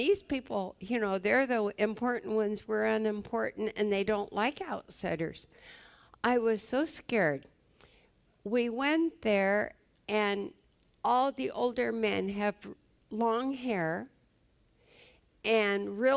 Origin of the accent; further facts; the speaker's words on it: Los Angeles, California, United States; And I grew up in the Los Angeles area.